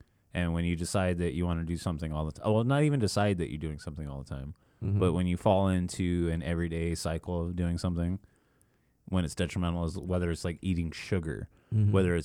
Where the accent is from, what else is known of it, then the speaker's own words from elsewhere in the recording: Ireland; I'm Irish.